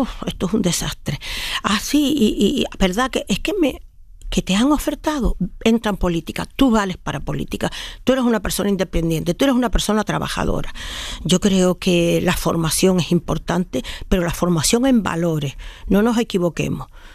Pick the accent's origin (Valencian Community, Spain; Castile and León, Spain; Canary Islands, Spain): Canary Islands, Spain; Y yo, que soy canaria y que no estoy acostumbrada, salvo estos días que aquí ha nevado, pero normalmente aquí no nieva.